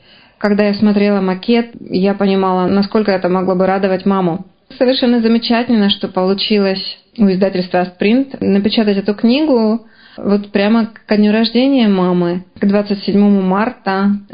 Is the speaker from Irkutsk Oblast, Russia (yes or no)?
yes; Irkutsk, Irkutsk Oblast, Russia; И я очень рада, что у меня до сих пор возникает такого рода знакомства в моем родном городе.